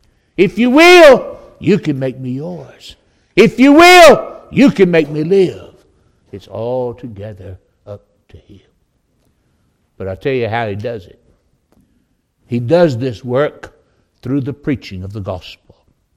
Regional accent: Winston-Salem, North Carolina, United States; I was raised in Winston-Salem, North Carolina. I tell folks all the time, finest city in the world

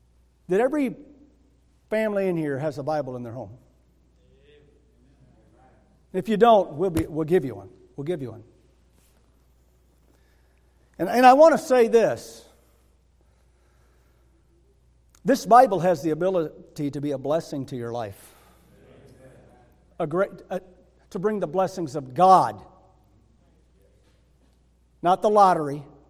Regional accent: Michigan, United States; No, I'm teasing. I'm from Michigan.

